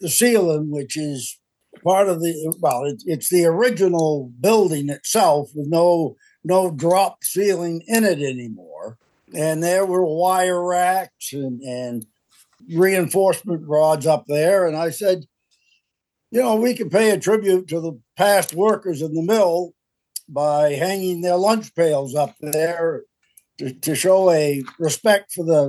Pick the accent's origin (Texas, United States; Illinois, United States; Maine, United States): Maine, United States; Bucks Mills; Well, I grew up out here in Bucks Mills